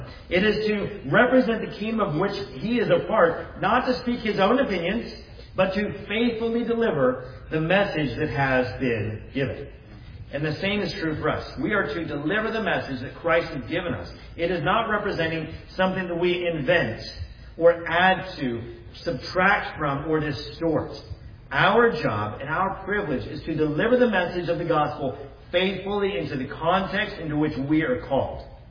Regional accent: Texas, United States; I am a nationally born U.S. citizen. I'm grateful for that. And I'm a Texan

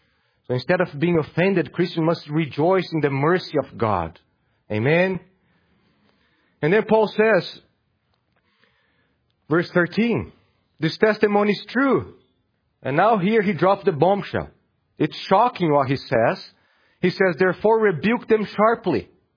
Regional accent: Brazil; I was born and raised in Brazil.

